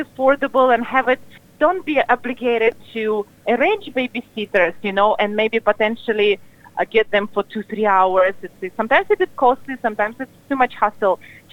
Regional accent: Russia; English is a second language; That was my goal as a parent myself, and being from different country. I'm originally from Russia.

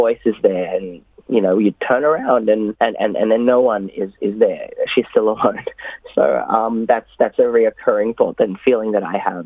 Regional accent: Australia; as a Filipino growing up in Australia

